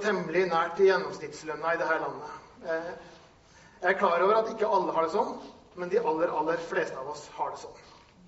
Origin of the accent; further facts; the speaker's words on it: Nordland, Norway; Ja, jeg kommer fra Salten